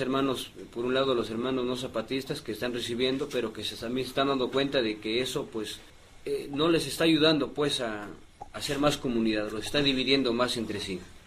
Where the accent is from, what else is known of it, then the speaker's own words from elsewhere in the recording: Mexico; nosotros siendo indígenas, que hablamos el tzeltal, el tzotzil, el tojolabal, decirles que también somos mexicanos